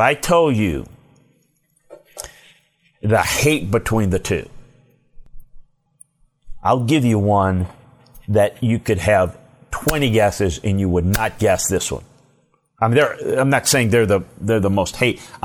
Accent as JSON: {"language": "English", "town": "Kansas City", "region": "Missouri", "country": "United States", "tie": "born or raised there", "said": "Good grief, growing up in Kansas City, Missouri, I hated the NFL TV rules."}